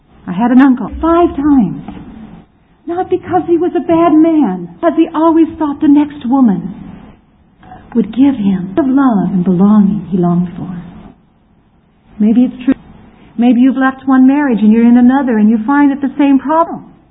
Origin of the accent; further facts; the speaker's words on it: United States; it didn't help that he was from England and I was from the States